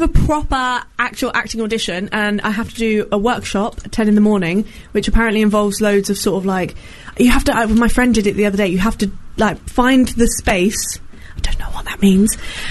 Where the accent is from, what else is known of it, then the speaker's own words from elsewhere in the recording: Brighton, South East England, United Kingdom; I'm not from London, I'm from Brighton.